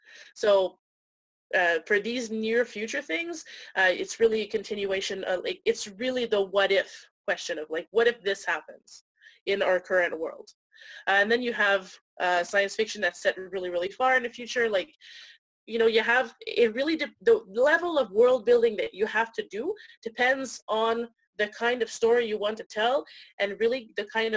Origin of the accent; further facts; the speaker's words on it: Montreal, Quebec, Canada; I'm writing a comic right now that's set in Montreal. Montreal's my hometown.